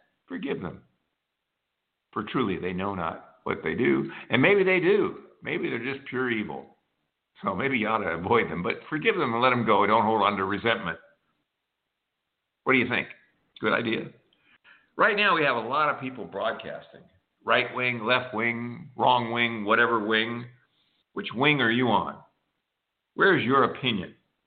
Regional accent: United States; I am Greek and French by background, but I'm an American.

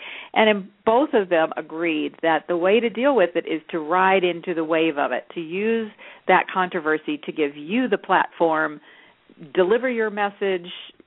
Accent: Texas, United States; Well, what Rebecca didn't know was that I grew up in Texas, and my father actually made Western wear. So I actually grew up wearing I was a cowgirl.

